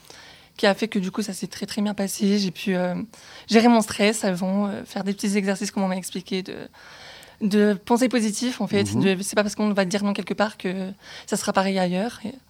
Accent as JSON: {"language": "French", "region": "south of France", "country": "France", "lives_now": "Échirolles, France", "said": "sud de la France."}